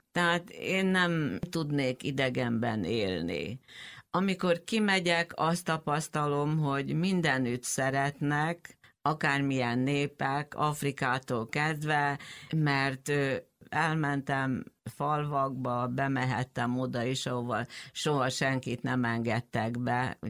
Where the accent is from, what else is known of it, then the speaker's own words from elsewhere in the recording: Szombathely, Vas, Hungary; éves lehettem, amikor átmásztam már a kerítésen, és mentem felfedezni Szombathely. Az volt a világ, a szülővárosom.